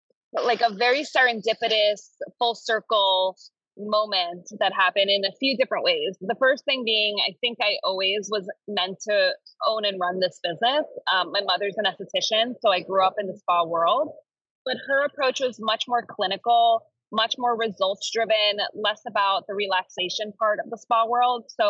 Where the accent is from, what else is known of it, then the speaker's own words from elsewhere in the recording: New York City, New York, United States; now in Miami, United States; I was born in Queens and I guess raised in Queens as well as Manhattan.